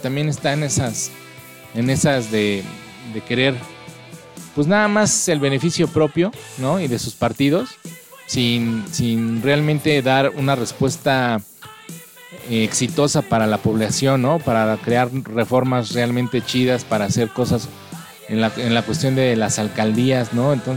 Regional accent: Mexico; Como mexicano que somos

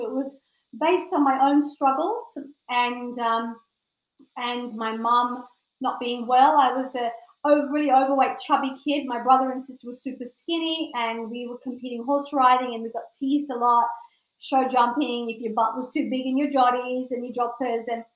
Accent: Australia; Well, I'm an Aussie. I'm half Aussie, half English. So Aussie mom, English dad. And I was born in Australia.

